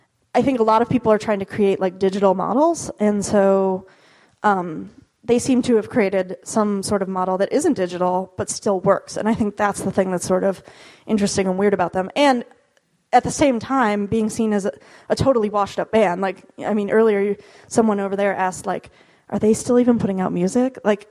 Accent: Midwest, United States; And I'm not dissing on the Midwest. I'm from the Midwest.

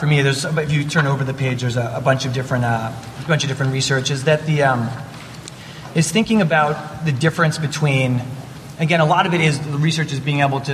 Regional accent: New York City, New York, United States; That's different necessarily than from where I grew up in New York City.

